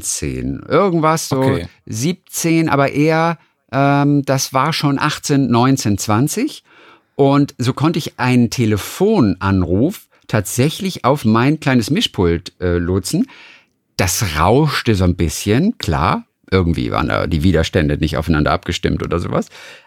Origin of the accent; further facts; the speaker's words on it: Lübeck, Schleswig-Holstein, Germany; Ich komme schließlich aus Norddeutschland. Du, ich weiß, was das ist.